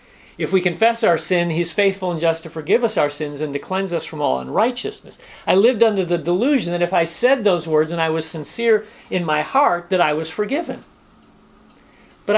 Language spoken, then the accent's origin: English; United States; But as an American, I respect other paths to God.